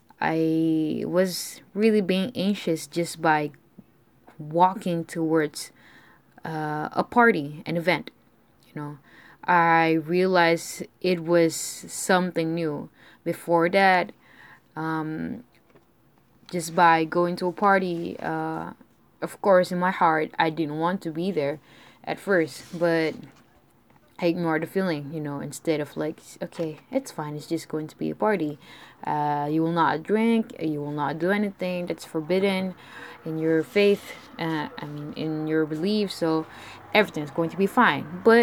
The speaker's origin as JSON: {"language": "English", "country": "Malaysia", "tie": "born or raised there", "said": "I was raised in Malaysia, and I was born there. My family practiced Islam"}